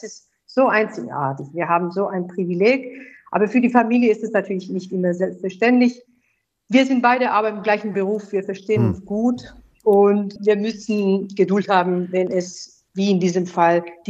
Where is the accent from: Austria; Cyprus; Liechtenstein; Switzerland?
Cyprus; Limassol, Limassol District; now in Berlin, Germany; Das ist die längste Zeit, in der ich im Ausland war, außer natürlich Limassol, meine Heimatstadt.